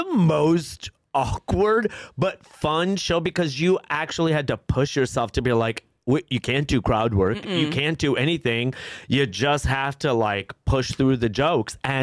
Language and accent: English; Chicago, Illinois, United States; now in New York City, United States